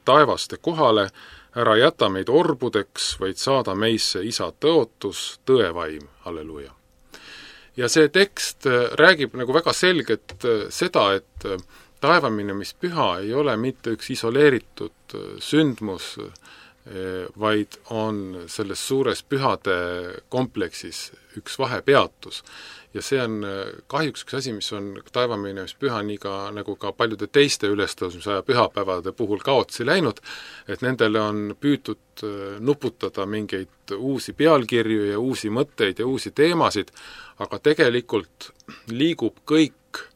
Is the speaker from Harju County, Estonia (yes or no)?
yes; Tallinn, Harju County, Estonia; Ma elasin ju Tallinnas, olen sündinud Tallinnas kõikide nende kirikute keskel.